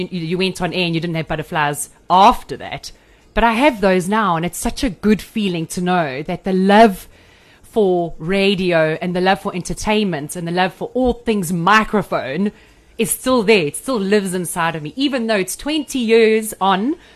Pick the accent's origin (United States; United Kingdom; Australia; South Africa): South Africa; Pinetown, KwaZulu-Natal; also born or lived in Matatiele; we grew up in a very humble home in Pinetown. I was born in Matatiel, and my mom and dad moved to Pinetown, and that's where we lived. Very, very humble.